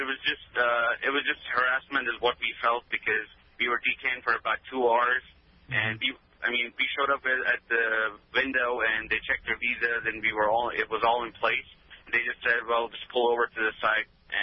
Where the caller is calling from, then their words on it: Overland Park, Kansas, United States; I'm calling from Overland Park.